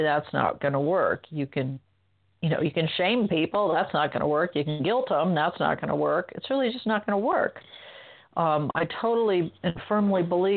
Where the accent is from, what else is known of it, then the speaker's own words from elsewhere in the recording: Berkeley, California, United States; also born or lived in Eugene, Oregon; I was born in Berkeley, grew up part of the time there.